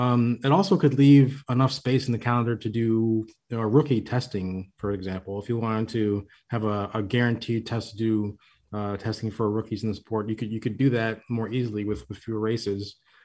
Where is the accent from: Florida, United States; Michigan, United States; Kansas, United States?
Florida, United States; I'm from Florida originally, so I can tell you that's definitely true.